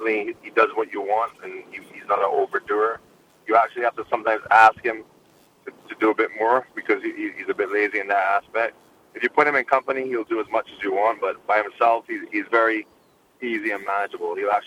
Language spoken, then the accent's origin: English; Barbados; I remember growing up in Barbados watching Sweet Alex in those races